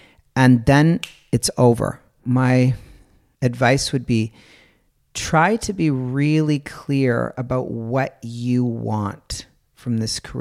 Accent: Canada; now in Germany; Of course, I'm Canadian and I'm proud of my country. But when I'm at home, there's a familiar feeling with my family, but I don't feel familiar with Canada because I haven't lived there for so long.

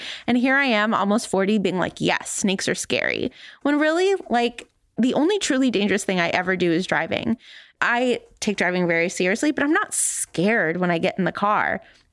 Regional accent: California, United States; Like, I grew up in California and we do have rattlesnakes, right?

